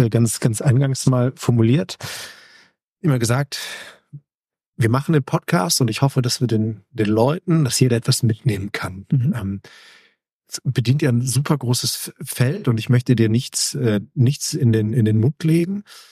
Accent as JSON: {"language": "German", "town": "Aachen", "region": "North Rhine-Westphalia", "country": "Germany", "said": "ich komme ja aus Aachen"}